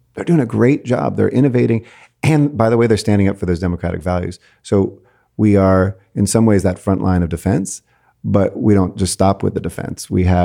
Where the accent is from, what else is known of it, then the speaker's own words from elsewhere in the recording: California, United States; It's like, no, I grew up in the San Fernando Valley. We had a GM car plant that got shut down.